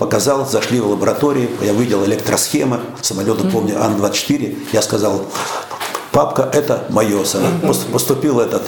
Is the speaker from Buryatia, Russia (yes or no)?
yes; Bichura, Buryatia, Russia; Я родом вообще из Бурятии, из Бичуры.